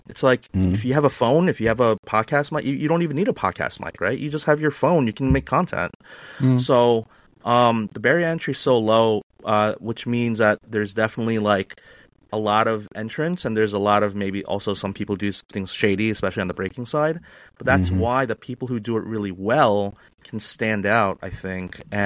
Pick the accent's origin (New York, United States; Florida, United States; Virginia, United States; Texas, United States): New York, United States; New York City; I grew up in New York, in Queens, New York City, in the 90s. So I'm a 90s basketball guy.